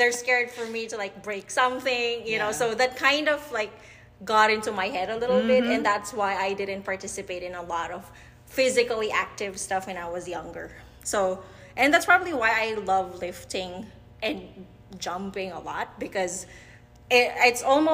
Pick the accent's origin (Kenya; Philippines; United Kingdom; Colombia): Philippines; now in United States; Philippines.